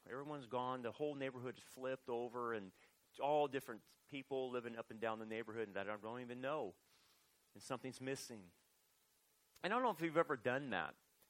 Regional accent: Delano, California, United States; I'm from Delano, so don't hold that against me.

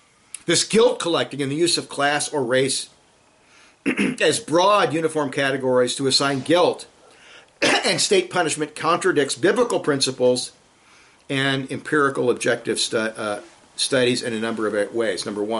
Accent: California, United States; now in Philadelphia, United States; Now, I was raised in California, and there were a few blacks around, African-Americans around, and we played with them, and we were friends with them, and it was no big deal.

